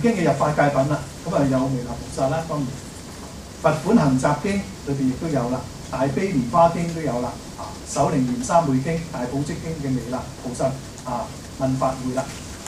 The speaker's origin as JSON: {"language": "Cantonese", "country": "China", "said": "我哋中國人咧而家少用咗"}